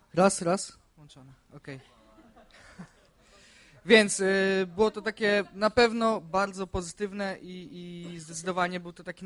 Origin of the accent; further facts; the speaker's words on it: Olesno, Opole Voivodeship, Poland; Problemem dla mnie i Kamili, naszego teamu, jest to, że my nie pochodzimy z Praszki, tylko z Olesna.